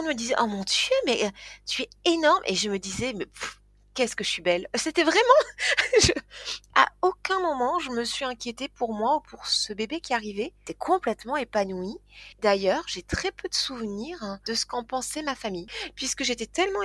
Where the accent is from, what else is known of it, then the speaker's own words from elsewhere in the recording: Toulouse, Occitanie, France; Donc je suis née à Toulouse, j'ai grandi à Toulouse, j'ai été heureuse.